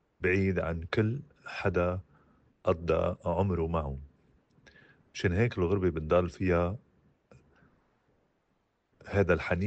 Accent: Lebanon; قلت له أنا لبناني ورح ضل لبناني

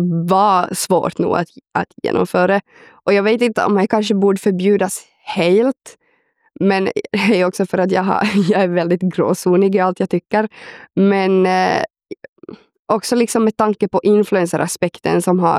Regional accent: Pedersöre, Ostrobothnia, Finland; jag kommer ju från en liten by i Pedersöre som ligger i Österbotten.

